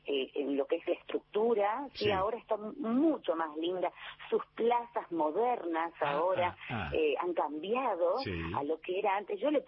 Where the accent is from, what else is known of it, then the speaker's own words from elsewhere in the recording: Córdoba, Argentina; born there; now in Catamarca, Argentina; yo nací en Córdoba, volvimos a Catamarca, después volví de nuevo a Córdoba y ahora vivo en Catamarca Capital.